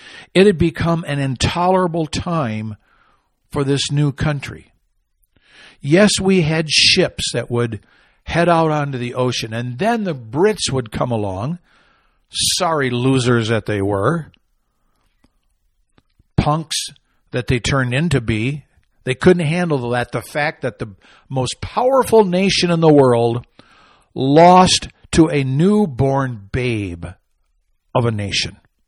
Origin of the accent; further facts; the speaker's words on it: Michigan, United States; born there; Up in the land of my nativity, I was born in Michigan.